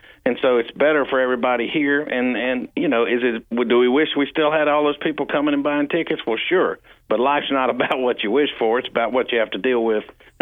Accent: North Carolina, United States; His name's Richard Childress, who I grew up with in North Carolina.

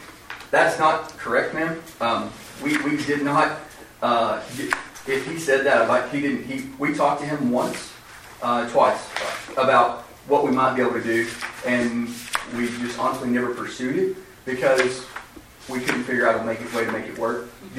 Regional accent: Murray, Kentucky, United States; We're from Murray. We're not from out of state.

